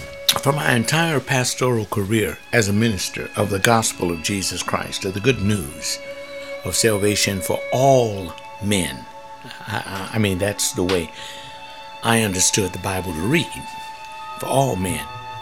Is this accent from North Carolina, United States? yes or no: no; California, United States; I grew up here in South Central in the black community